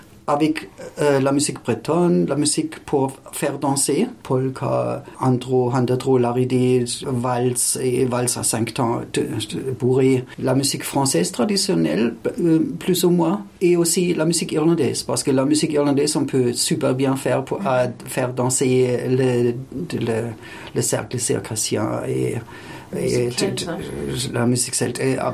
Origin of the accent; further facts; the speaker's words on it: Freiburg, Baden-Württemberg, Germany; born there; French is a second language; Je suis né au pied de Forêt-Noire à Freiburg, Fribourg en Allemagne. Alors, ce n'était pas loin de l'Alsace, bien sûr.